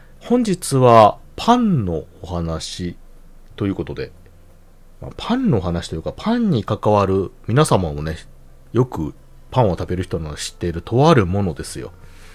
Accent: Hyogo, Japan; 私、兵庫県のね、生まれで、神戸市の近くに生まれ育ちまして、

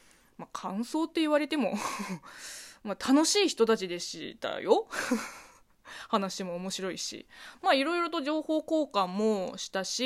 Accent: China; 中国生まれ中国育ちの私

